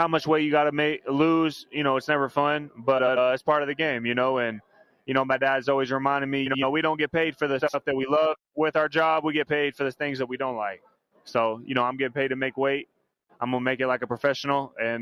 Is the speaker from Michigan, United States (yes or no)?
no; Ashland City, Tennessee, United States; and I'm from like 25 minutes outside of downtown Nashville. It's called Ashland City. It's way out in the country.